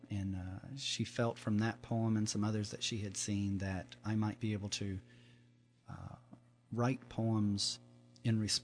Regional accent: the South, United States; Growing up in the South the way I did, you would think that my family would have gone to church all the time

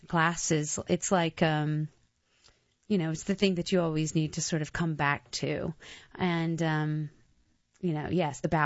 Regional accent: Raleigh, North Carolina, United States; I grew up in Raleigh, North Carolina.

